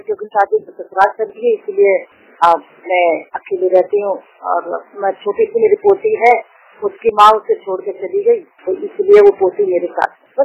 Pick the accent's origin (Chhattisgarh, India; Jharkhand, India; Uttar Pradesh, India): Uttar Pradesh, India; Ghaziabad; और मैं गाजियाबाद से हूँ, ब्लाइंड हूँ मैं।